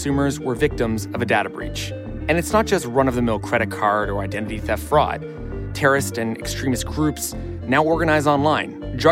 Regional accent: Orleans, Ontario, Canada; I think I'm from Orleans, Ontario, Canada.

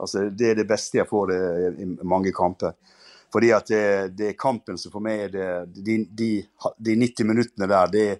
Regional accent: Norway; jag växte upp i Norge

